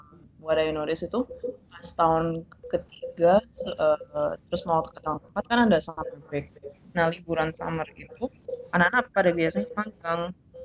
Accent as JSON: {"language": "Indonesian", "town": "Surabaya", "region": "East Java", "country": "Indonesia", "moved": "as an adult", "lives_now": "Mountain View, United States", "said": "Aku asalnya dari Surabaya. Terus, apa lagi ya? SMA gue di Surabaya International School. Terus kuliah aku pergi ke US."}